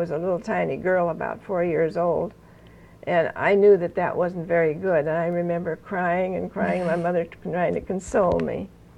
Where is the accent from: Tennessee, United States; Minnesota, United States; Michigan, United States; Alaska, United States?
Alaska, United States; Fairbanks; born there; No, I was born in Fairbanks.